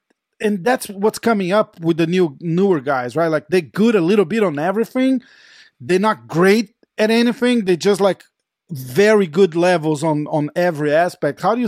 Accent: Brazil; Like we're from Brazil, so we were kind of like, oh shit, now he has to win that fight.

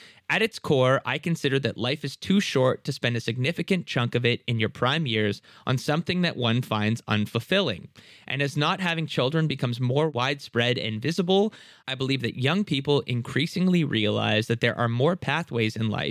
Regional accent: Singapore; moved away as an adult; I am an immigrant from Singapore, a country well known for its ultra-low fertility rate, 1.05 in 2022, and failed attempts by its government to increase it.

